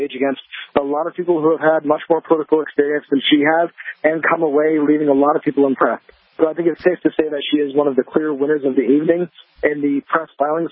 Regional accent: California, United States; I'm from Northern California, but I used to come up to Southern California a lot, so it's just great to be back in my home, state.

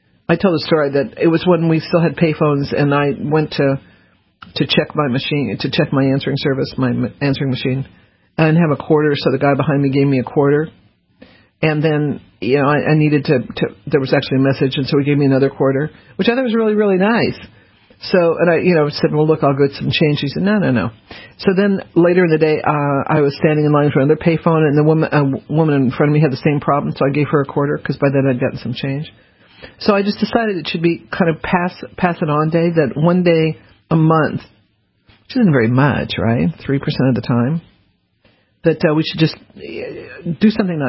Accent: the South, United States; I mean, I grew up in the South. I went to school in the South

